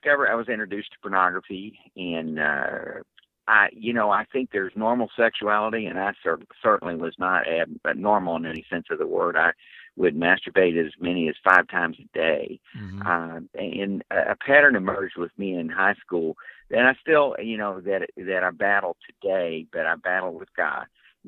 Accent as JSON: {"language": "English", "region": "West Virginia", "country": "United States", "tie": "born or raised there", "said": "I grew up in West Virginia, in coal mining country. That in and of itself was kind of a isolated environment."}